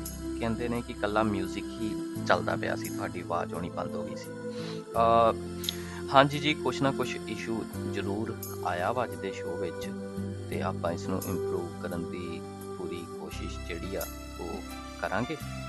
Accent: Batala, Punjab, India; ਮੈਂ ਬੇਸਿਕਲੀ ਬਟਾਲੇ ਤੋਂ ਬਿਲੋਂਗ ਕਰਦਾ।

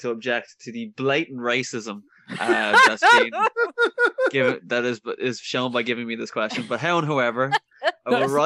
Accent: Ireland; because I'm Irish

